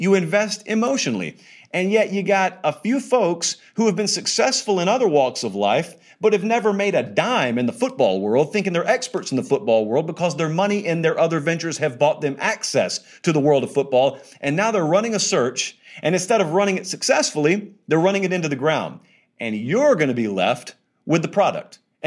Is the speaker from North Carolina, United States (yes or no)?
no; Alabama, United States; But also, I grew up in the South. I grew up near Auburn.